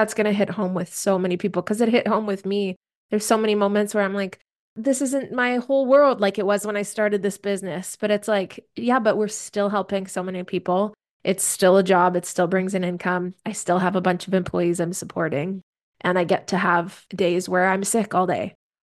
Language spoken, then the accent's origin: English; Canada; being a Canadian